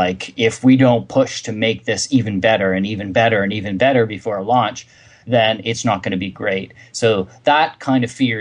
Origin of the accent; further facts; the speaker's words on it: Canada; We're just, you know, we're Canadians, we're very fri